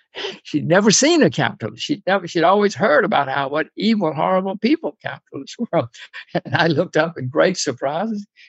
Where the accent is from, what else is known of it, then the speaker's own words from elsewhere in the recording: United States; I'm an American, so I cannot.